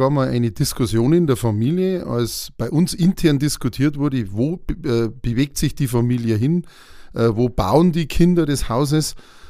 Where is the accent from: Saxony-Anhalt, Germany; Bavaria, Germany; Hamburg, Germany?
Bavaria, Germany; Utzenhofen; ich bin hier in Utzenhofen aufgewachsen. Ich habe sozusagen eine ganz einfache Biografie. Ich bin gebürtiger Kastler, weil ich im Krankenhaus in Kastel, damals noch Krankenhaus, jetzt Seniorenheim, geboren bin.